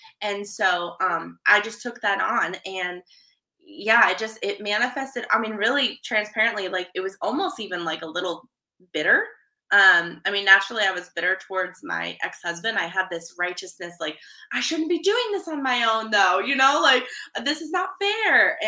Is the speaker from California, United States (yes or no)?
yes; California, United States; And I live in the Midwest now. I'm originally from California.